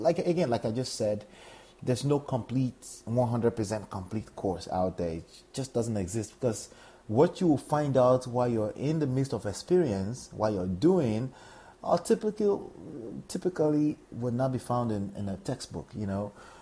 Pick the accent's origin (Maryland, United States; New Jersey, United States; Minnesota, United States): New Jersey, United States; when it comes to New Jersey, because that's my home state.